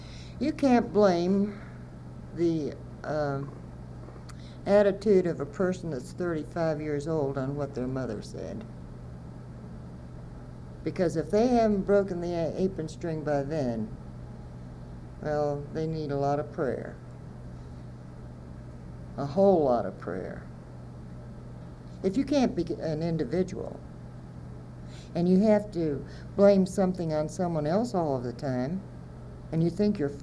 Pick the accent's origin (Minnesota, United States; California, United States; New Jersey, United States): New Jersey, United States; Atlantic City; The first time, I came from Atlantic City, New Jersey, to Cabin Creek, West Virginia.